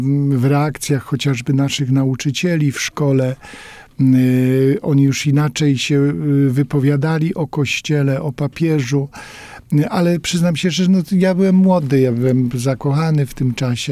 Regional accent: Sadowne, Masovian Voivodeship, Poland; Ja tutaj pochodzę z Sadownego, to jest 70 prawie, może trochę mniej kilometrów od Warszawy

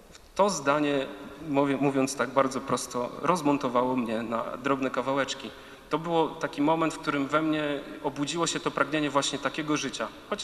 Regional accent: Warmian-Masurian Voivodeship, Poland; born there; w zwykłej katolickiej rodzinie na Mazurach.

